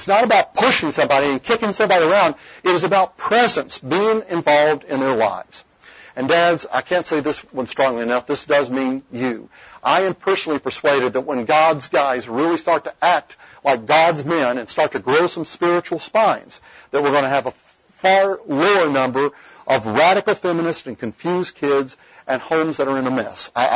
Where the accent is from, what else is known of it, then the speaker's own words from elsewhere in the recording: Tennessee, United States; I was a teenager growing up in East Tennessee.